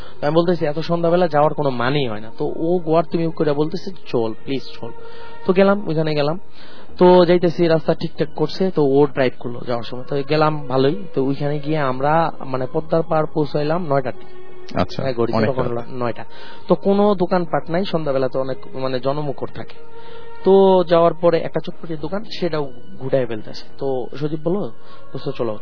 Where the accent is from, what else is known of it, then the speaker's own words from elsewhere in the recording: Narayanganj, Dhaka Division, Bangladesh; নারায়ণগঞ্জ থেকে আসছি।